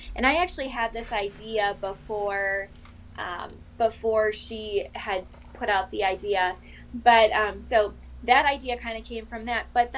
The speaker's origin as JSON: {"language": "English", "town": "Milwaukee", "region": "Wisconsin", "country": "United States", "said": "I'm from Milwaukee, so I'm doing things in the Milwaukee area."}